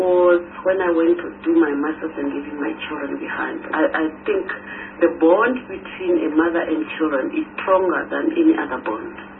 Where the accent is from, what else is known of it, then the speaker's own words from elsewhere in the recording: Lesotho; English is a second language; I was born in Lesotho. My father was South African. My mother was from Lesotho.